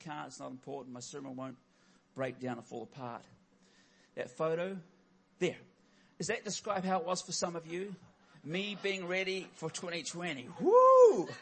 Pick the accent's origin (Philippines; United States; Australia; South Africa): Philippines; I grew up in the Philippines and I was at my parents' church there